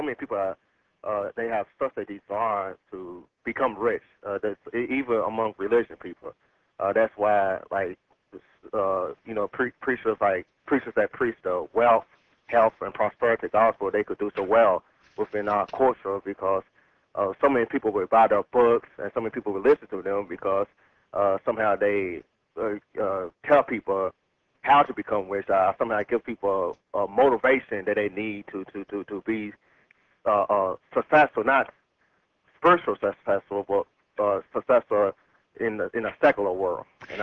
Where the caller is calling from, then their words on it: Louisville, Kentucky, United States; I'm calling from Louisville, Kentucky.